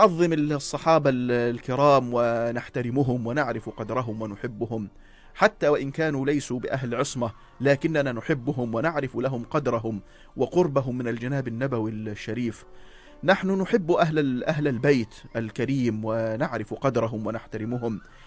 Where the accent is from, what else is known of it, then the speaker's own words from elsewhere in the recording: Egypt; إحنا كمصريين اتعودنا وتعلمنا عبر أجيال من وراء أجيال